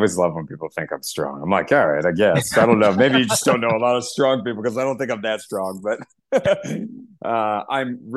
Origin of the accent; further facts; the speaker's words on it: Virginia, United States; And we grew up on property in Virginia